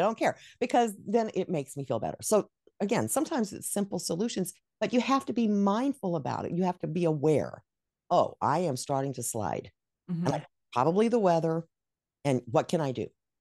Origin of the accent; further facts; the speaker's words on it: Dallas, Texas, United States; also born or lived in New Mexico; So I was raised in Dallas, which, I mean, they had winters back then.